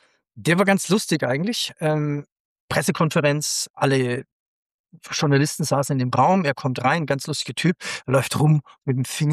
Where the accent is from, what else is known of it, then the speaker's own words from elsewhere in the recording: Bayreuth, Bavaria, Germany; Ich komme aus Bayreuth und da fließt ein Fluss durch.